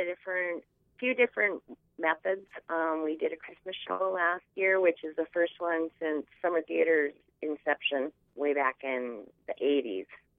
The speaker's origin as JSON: {"language": "English", "town": "Warroad", "region": "Minnesota", "country": "United States", "tie": "born or raised there", "said": "I grew up in Warroad, and you grew up in Roseau."}